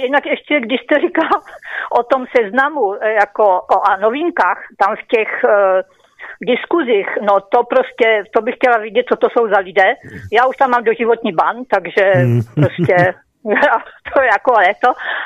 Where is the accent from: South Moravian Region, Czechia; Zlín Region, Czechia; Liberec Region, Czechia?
South Moravian Region, Czechia; Znojmo; podepisovala petici v mém rodném městě ve Znojmě